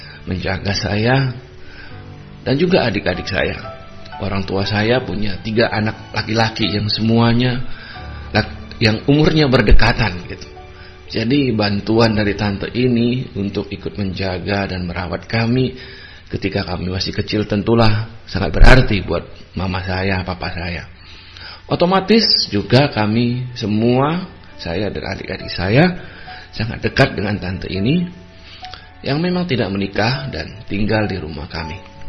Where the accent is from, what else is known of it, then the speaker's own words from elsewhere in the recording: Pontianak, West Kalimantan, Indonesia; born there; saya saat ini berada di kota kelahiran saya, di Pontianak, Kalimantan Barat.